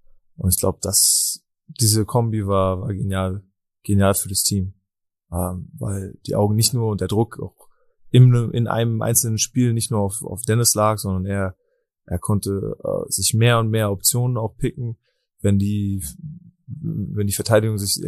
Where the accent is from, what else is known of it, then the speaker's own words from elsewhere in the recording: Berlin, Germany; Wir kommen aus derselben Ecke aus Berlin